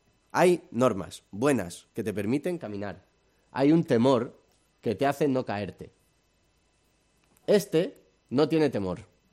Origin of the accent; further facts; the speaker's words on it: Madrid, Community of Madrid, Spain; Yo que soy madrileño, hijo de madrileños, padre de madrileños, vivo al lado de una calle que son creo que 4 carriles por lado.